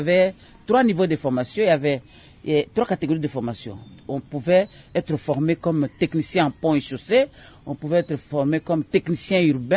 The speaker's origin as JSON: {"language": "French", "town": "Aketi", "region": "Bas-Uélé", "country": "DR Congo", "tie": "born or raised there", "said": "Mon enfance, j'ai passé mon enfance à Akéti."}